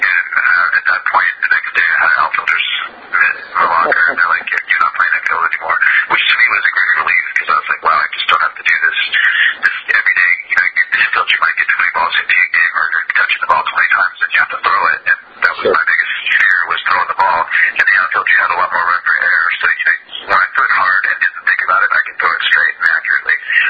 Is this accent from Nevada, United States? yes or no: yes; Las Vegas, Nevada, United States; You know, growing up in Vegas, you did grow up a little quicker as a kid